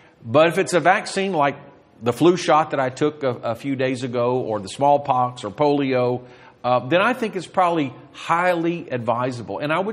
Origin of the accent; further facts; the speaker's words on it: South Korea; now in United States; we Pentecostals have routinely gotten vaccines. I grew up in Korea at a time when it was a very poor country with a lot of disease.